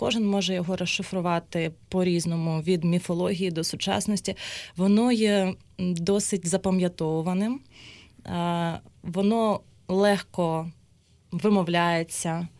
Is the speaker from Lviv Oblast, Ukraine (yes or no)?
no; Kyiv, Ukraine; Я з Києва.